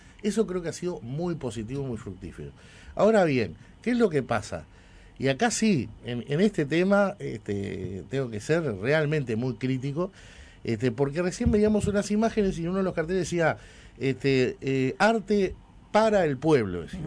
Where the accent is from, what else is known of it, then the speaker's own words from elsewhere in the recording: Uruguay; Soy uruguayo.